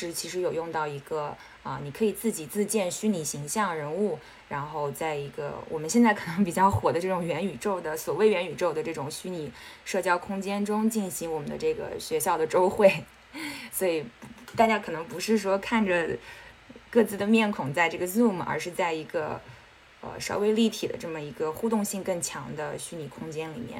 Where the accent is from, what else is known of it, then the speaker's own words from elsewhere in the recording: Xiangyang, Hubei, China; 我是来自湖北襄阳。对，后来大学就去到了美国的一个文理学院，在宾州